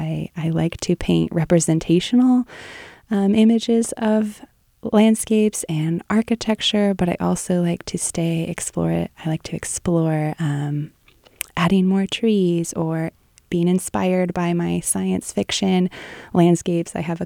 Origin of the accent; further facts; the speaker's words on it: Pleasant Valley, California, United States; I grew up in Pleasant Valley, which is a small town in El Dorado County in the Sierra Nevada foothills.